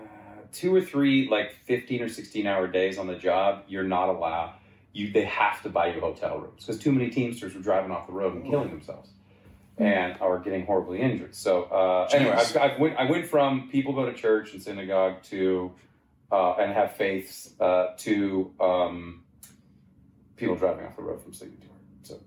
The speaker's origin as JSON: {"language": "English", "town": "Seattle", "region": "Washington", "country": "United States", "tie": "born or raised there", "said": "kind of like the average for my hometown of Seattle is that 90%, 85% of people are just working their butts off all day long."}